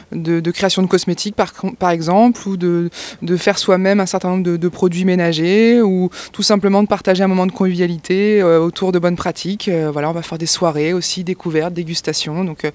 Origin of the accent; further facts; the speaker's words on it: Centre-Val de Loire, France; Moi je suis d'originaire du Berry au départ